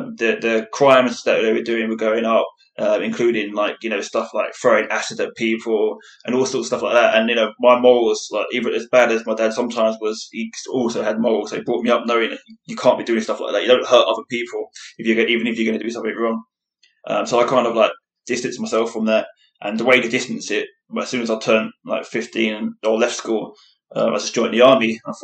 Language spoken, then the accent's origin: English; London, United Kingdom; born there; So I was born in London, the east end of London in England. Quite a rough area when I was younger.